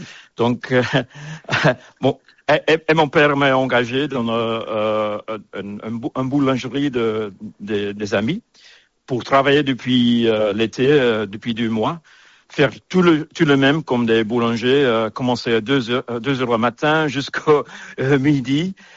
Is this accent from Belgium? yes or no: yes; Antwerp, Flanders, Belgium; moved away as an adult; je viens de Belgique, né à Anvers.